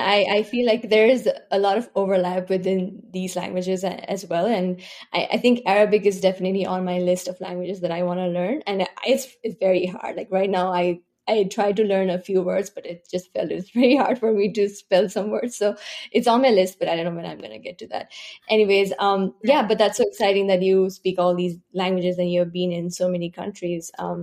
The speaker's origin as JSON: {"language": "English", "country": "Nepal", "second_language": "English", "said": "And although I'm from Nepal, so I mean, I understand Hindi pretty well."}